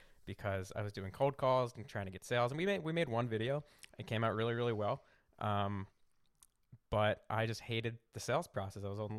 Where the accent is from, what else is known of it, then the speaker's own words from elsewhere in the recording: Pennsylvania, United States; now in Philadelphia, United States; I'm from outside of Philly.